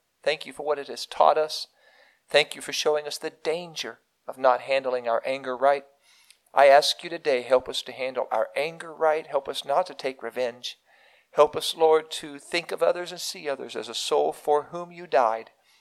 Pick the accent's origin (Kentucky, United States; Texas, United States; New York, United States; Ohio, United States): Ohio, United States; my great state here, my home state, my alma mater state, the state of Ohio.